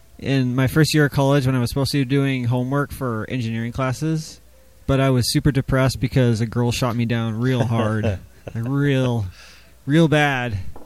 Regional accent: Portland, Oregon, United States; now in North Hollywood, United States; No, I grew up in Portland, Oregon.

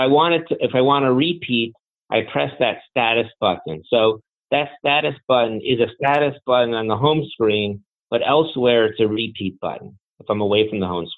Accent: Westmount, Quebec, Canada; I grew up in Westmount.

